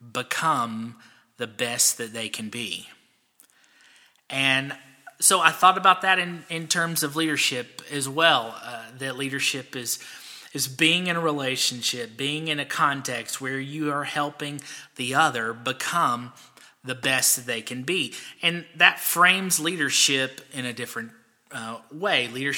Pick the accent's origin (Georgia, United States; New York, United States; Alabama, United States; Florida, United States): Alabama, United States; I was born and raised in Alabama, so I'm an Alabama homer, especially when it comes to football.